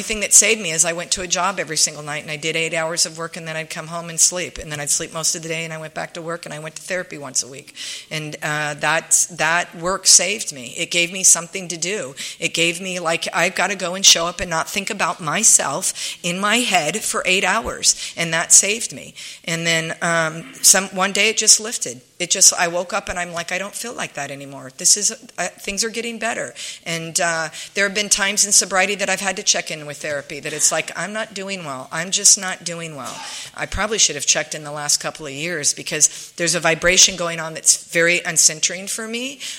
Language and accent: English; San Diego, California, United States; born there; So I was born in San Diego.